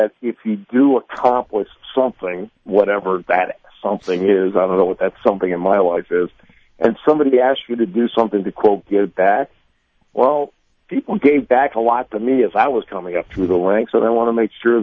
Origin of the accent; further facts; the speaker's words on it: Enfield, Connecticut, United States; I grew up in Enfield, Connecticut. And in fact, I played on the same Little League team with Peter King of Sports Illustrated.